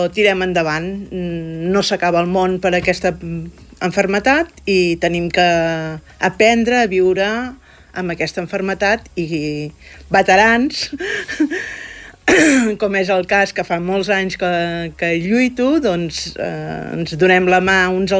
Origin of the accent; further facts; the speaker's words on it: Palafrugell, Catalonia, Spain; Jo abans vivia a Girona, soc de Palafrugell, però vivia a Girona